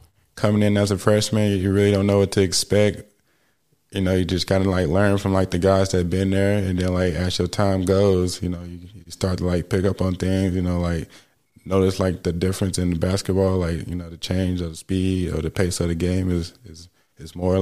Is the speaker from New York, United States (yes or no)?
no; Little Rock, Arkansas, United States; I mean, it was good, you know, just for me, it was just like always basketball, you know, schoolwork, basketball.